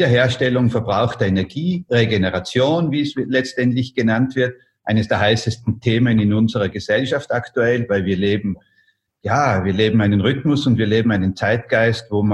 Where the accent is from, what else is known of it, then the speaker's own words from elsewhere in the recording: Austria; Ich glaube, man hört es. Ich bin Österreicher und ich hoffe trotzdem, dass man mich versteht.